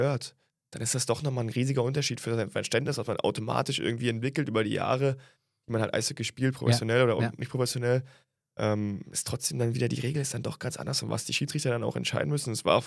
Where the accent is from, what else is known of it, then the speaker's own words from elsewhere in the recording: Weißwasser, Saxony, Germany; also born or lived in Bad Muskau / Dresden; now in Bietigheim, Germany; Ich bin ursprünglich aus dem tiefsten Osten, polnische Grenze, bin geboren in Bad Muskau, komme eigentlich aus der Nähe, aus Weißwasser und ja, bin dann über eine größere Station mittlerweile in Bietigheim gelandet. Ich war lange in Dresden und jetzt bin ich hier in Bietigheim